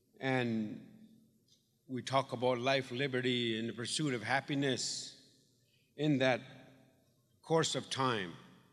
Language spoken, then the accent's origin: English; Minnesota, United States; I'm from the Fond du Lac band of Anishinaabe. And I've lived here in the city of Duluth for about 35 years of my life.